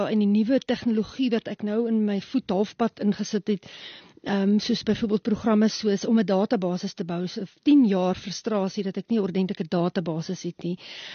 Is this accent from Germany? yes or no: no; Namibia; now in South Africa; eintlik meer 'n woestynkind. Ek hou baie van die bos en die woestyn, maar die woestyn lê my baie na in die hart. As gevolg van die feit dat ek eintlik maar groot geword het in Suidwes. Ja, so ons is nou baie jare in die Republiek.